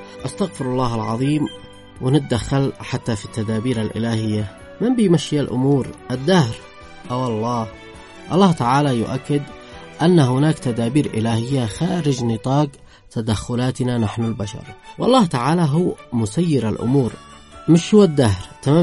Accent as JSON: {"language": "Arabic", "country": "Yemen", "said": "بالعكس تماما، عندنا في اليمن"}